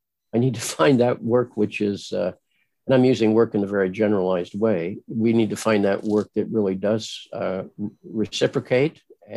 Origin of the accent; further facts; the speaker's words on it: Springfield, Illinois, United States; I grew up in Springfield, Illinois, and you know, Lincoln is a giant there